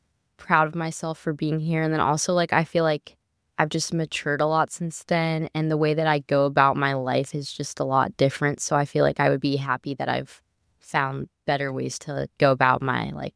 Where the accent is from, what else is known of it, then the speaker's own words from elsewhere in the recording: North Carolina, United States; I'm from North Carolina, and a lot of people from my high school actually just go here.